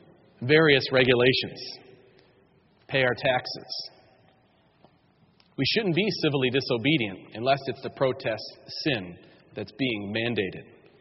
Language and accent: English; New York, United States; I mean, I grew up in New York State.